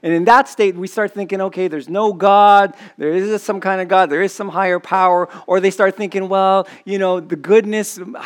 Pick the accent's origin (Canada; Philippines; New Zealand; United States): Philippines; I like that as a Filipino.